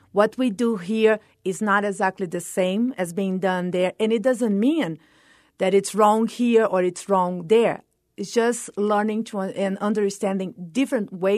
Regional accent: Brasilia, Federal District, Brazil; English is a second language; now in El Paso, United States; I'm from Brasilia. It's a dry area in Brazil, so the vegetation is not that different from here. The climate is not that different.

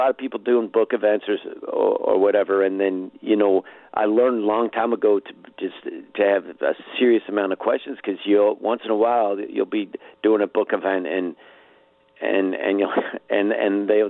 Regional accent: Reno, Nevada, United States; I grew up, when I was 13, my brother moved to Los Angeles. We grew up in Reno, Nevada.

